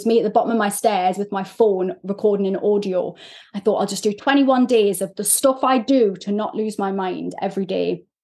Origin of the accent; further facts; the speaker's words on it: North East England, United Kingdom; I'm this Geordie, sweary, direct human being who calls out bullshit